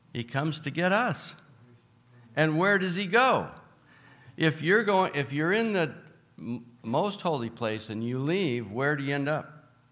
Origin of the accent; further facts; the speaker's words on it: Battle Creek, Michigan, United States; And I was raised in Battle Creek, Michigan.